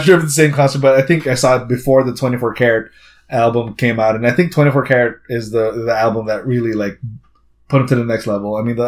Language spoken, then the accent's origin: English; Philippines; If you guys don't know, I'm from the Philippines.